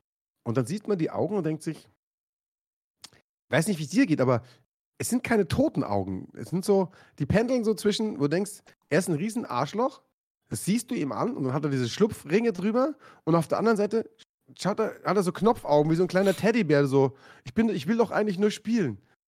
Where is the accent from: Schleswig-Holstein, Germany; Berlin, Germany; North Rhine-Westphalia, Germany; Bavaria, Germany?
Bavaria, Germany; Munich; Als Münchner